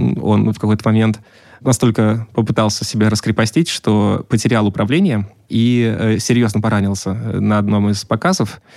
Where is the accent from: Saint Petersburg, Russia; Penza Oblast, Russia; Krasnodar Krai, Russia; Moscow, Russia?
Moscow, Russia; Я москвич, да, и переживал, что должен возвращаться домой.